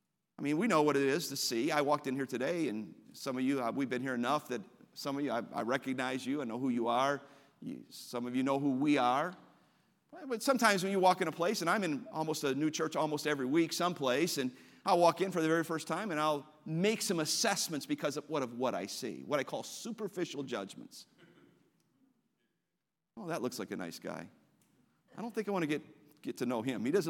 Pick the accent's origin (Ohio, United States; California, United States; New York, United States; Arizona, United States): Ohio, United States; Cleveland; And as a boy growing up in Cleveland, Ohio, Cleveland had a population in the city itself of over 800,000.